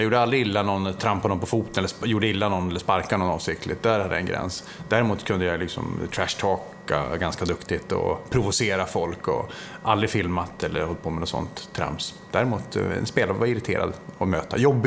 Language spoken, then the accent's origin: Swedish; Luleå, Norrbotten County, Sweden; när man ringer pappa hemma i Luleå